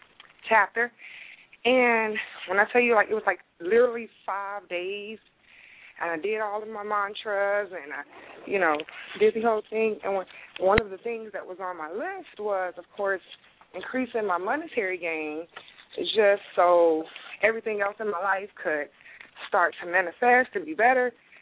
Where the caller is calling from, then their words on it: Houston, Texas, United States; I'm calling from Houston.